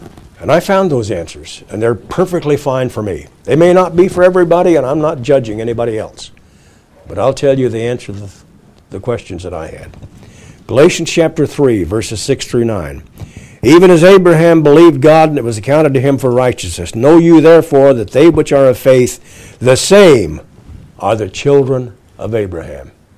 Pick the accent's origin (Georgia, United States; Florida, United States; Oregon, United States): Oregon, United States; I grew up in Oregon. I worked in the woods quite a bit.